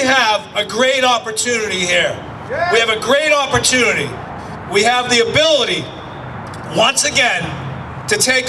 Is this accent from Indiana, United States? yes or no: no; Boston, Massachusetts, United States; Now, I grew up in Boston, and there was always conflict somewhere.